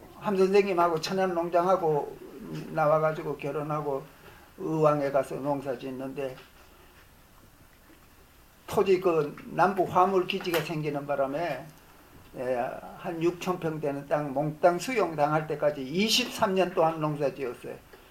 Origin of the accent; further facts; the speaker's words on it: Gyeongsang, South Korea; now in Jinan, South Korea; 나는 원래 경상도 사람인데 전라북도 진안에 가가지고 지금 3년째 이제 지금 보내고 있는데